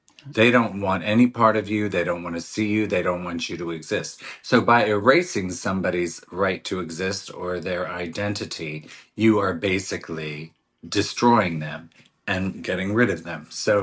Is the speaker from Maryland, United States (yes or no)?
yes; Maryland, United States; I know that they have pride events in my hometown now, but I, you know, even back when I was doing Broadway, they had me on the cover of the arts section of the paper, and then on the metropolitan section or whatever, they had a story about how the mayor had refused to allow the Maryland State drag pageant